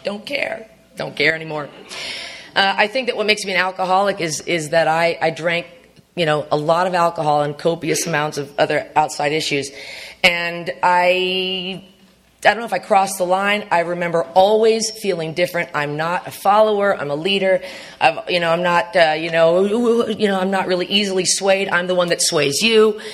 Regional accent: Arcadia, United States; I was raised in Arcadia and, you know, I have a great family

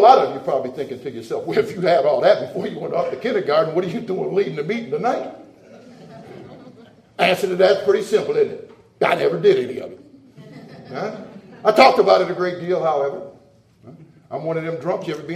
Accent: Sandusky, Ohio, United States; born there

